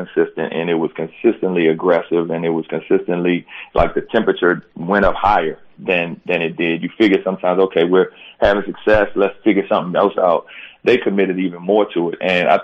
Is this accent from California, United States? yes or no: no; Silver Spring, Maryland, United States; I grew up in Silver Spring, Maryland.